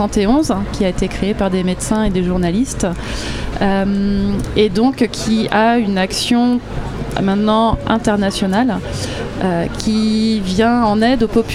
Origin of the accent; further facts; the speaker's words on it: Saint-Nazaire, Pays de la Loire, France; Je suis de Saint-Nazaire. Je suis infirmière anesthésie, je travaille à l'hôpital de Saint-Nazaire.